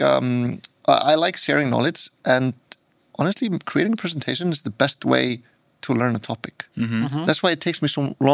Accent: Iceland; now in Helsinki, Finland; within Helsinki, where I live now, even though I'm originally from Iceland.

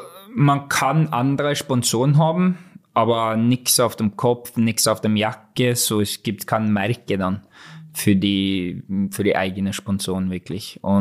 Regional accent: Norway; German is a second language; now in Salzburg, Austria; Leute hast Doppel-Staatsbürgerschaft in Österreich. Aber ich bin in Norwegen geboren, aufgewachsen, Raringen, wo ich komme aus dem Norwegen, das ist, was sagt man, richtige Heimat

